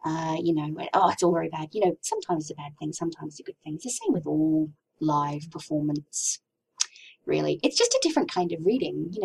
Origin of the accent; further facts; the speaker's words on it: Townsville, Queensland, Australia; also born or lived in Burpengary / Rockhampton / Fiji; I started in Queensland, so I moved from Townsville to Burpengary to Rockhampton, and then we moved from Rockhampton to Fiji. So we lived in Fiji for 3 years.